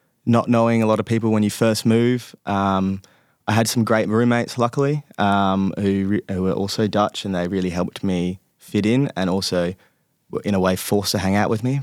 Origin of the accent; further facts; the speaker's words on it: Australia; now in Netherlands; Obviously, growing up in Australia most of my life, I would say there. However, the more time I spend in Holland, the more I feel associated here and more at home.